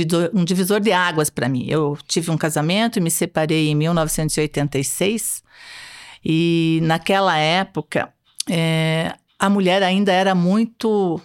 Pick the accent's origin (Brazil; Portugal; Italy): Brazil; Curitiba, Paraná; born there; Eu sou nascida em Curitiba, mas a minha mãe é do norte do Paraná, de Joaquim Távora. E o meu pai é de uma cidadezinha chamada Porto Amazonas.